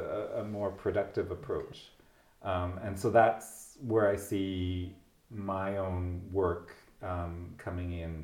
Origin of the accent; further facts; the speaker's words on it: Canada; I'm Canadian.